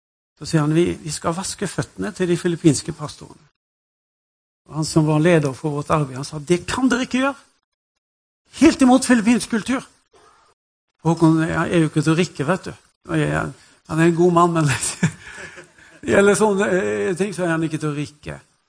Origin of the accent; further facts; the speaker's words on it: Western Norway, Norway; Jeg er jo vestlending, så vi er vokst opp med veldig restriktive holdninger til alkohol.